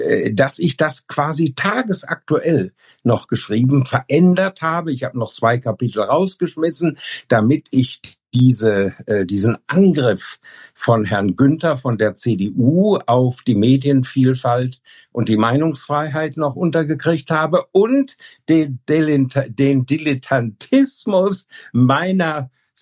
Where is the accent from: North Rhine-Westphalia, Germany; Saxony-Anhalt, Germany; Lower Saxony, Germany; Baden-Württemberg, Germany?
Lower Saxony, Germany; Hameln; Oder der Bundespräsident nimmt sich das Beispiel aus meiner Heimat an der Weser, nämlich den Rattenfänger von Hameln.